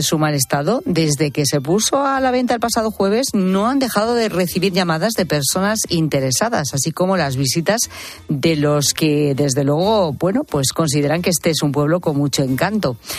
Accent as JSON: {"language": "Spanish", "town": "Zamora", "region": "Castile and León", "country": "Spain", "said": "Pues en Zamora, sí, en mi tierra."}